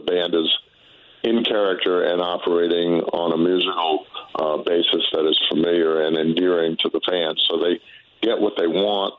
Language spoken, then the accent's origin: English; Kingston, New York, United States; born there; I was born down the Hudson River in Kingston.